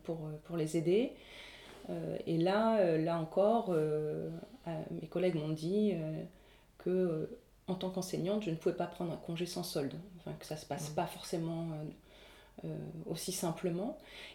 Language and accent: French; Ukraine; en tant qu'enseignante et en tant qu'Ukrainienne aussi, ça m'a vraiment bouleversée.